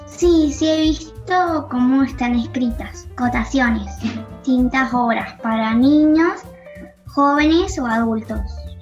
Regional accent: San Juan, Puerto Rico; soy de San Juan y voy al Colegio Santísimo Sacramento.

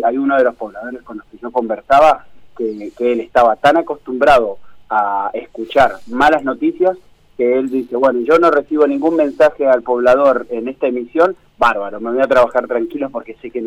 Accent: Buenos Aires, Argentina; now in Chubut, Argentina; Yo no soy oriundo de la zona, provengo de Buenos Aires, allá me formé, trabajé mucho tiempo

